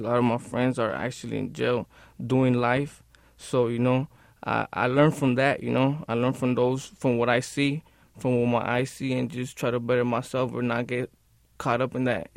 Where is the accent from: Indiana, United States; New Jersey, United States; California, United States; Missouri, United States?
California, United States; Pacoima; I grew up in Pacoima, right there. I moved a couple times, but I'm staying right now right there in the San Fernando Gardens in Pacoima.